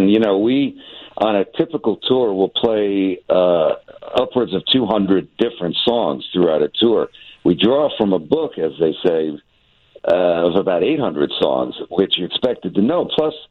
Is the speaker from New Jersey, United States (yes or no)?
yes; New Jersey, United States; You know, growing up in Jersey, me and the guys that I play with, that was the Jersey way.